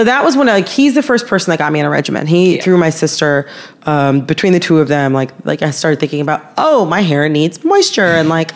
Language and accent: English; Michigan, United States; I'm from Michigan.